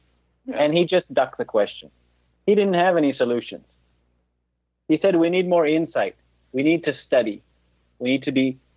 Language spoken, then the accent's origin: English; Canada; As a Canadian, I just have to say, I'm tired of Canadians dogging Americans.